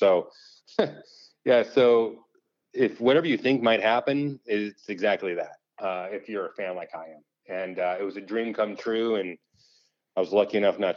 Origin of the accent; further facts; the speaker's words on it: St. Louis, Missouri, United States; So Hayden went to Missouri, which I'm from St. Louis originally.